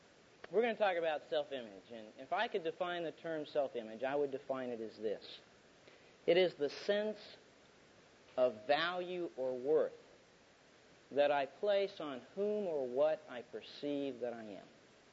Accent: the South, United States; When I grew up, and I grew up in the South, the ideal parents in the South were white, Anglo-Saxon, Protestant.

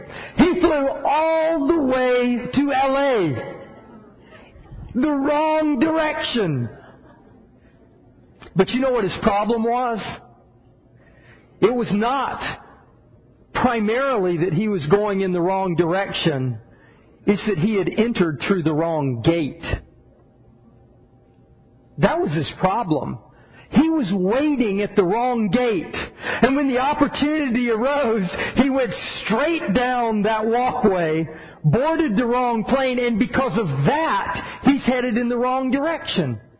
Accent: the South, United States; I was a religious kid growing up in the South, in a home with Christian parents, going to church every time the doors opened.

